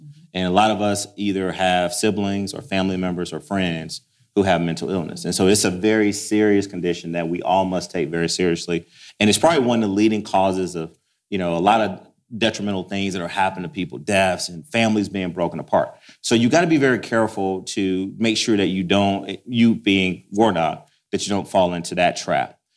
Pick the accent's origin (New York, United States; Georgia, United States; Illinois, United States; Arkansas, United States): Georgia, United States; Athens; So I remember as a young kid growing up in Athens, Georgia, listening to Larry Munson and watching the football games with my grandfather